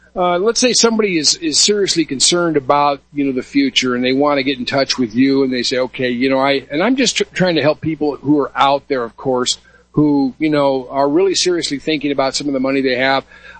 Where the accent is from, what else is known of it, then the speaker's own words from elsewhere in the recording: Denver, Colorado, United States; And the Denver Mint, of course, we're all from the Denver area.